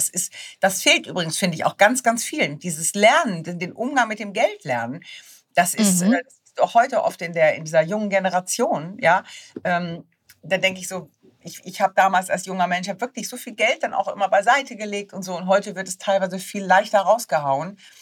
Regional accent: Wunstorf, Lower Saxony, Germany; ich bin ein niedersächsisches Kind. Ich bin in Wunstorf bei Hannover groß geworden

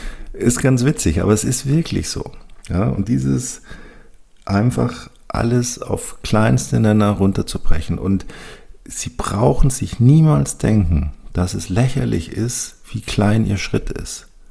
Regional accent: Bavaria, Germany; accent: Bavarian; Ja, ich bin zweisprachig aufgewachsen, ich spreche auch Bayerisch

